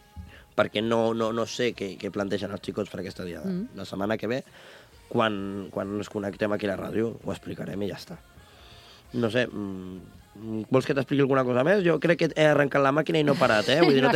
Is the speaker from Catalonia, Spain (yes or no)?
yes; Vilanova i la Geltrú, Catalonia, Spain; A Vilanova, per exemple, jo soc de Vilanova